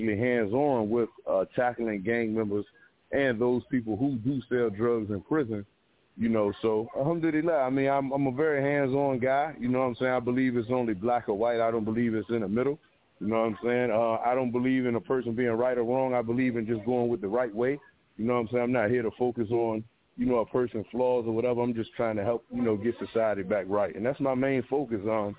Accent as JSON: {"language": "English", "town": "Norfolk", "region": "Virginia", "country": "United States", "tie": "born or raised there", "said": "I came from, I am from Norfolk, Virginia. I have come up in an area of Norview, which is, you know, a highly drug-infested area, a lot of gang and activity and things of such."}